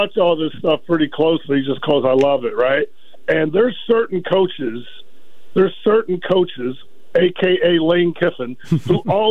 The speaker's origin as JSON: {"language": "English", "town": "Locust", "region": "North Carolina", "country": "United States", "tie": "born or raised there", "said": "Well, I grew up in Locust, North Carolina. You took showers on Saturday night before church on Sunday."}